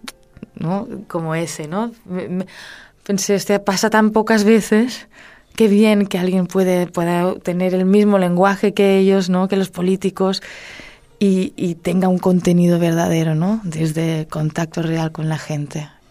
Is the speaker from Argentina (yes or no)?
no; Spain; first language Catalan; Spanish is a second language; Es mi lengua materna, el catalán.